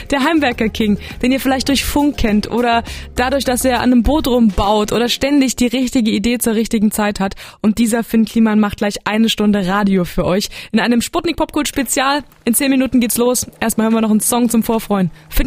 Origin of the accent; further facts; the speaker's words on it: East Germany, Germany; Ich bin Ossi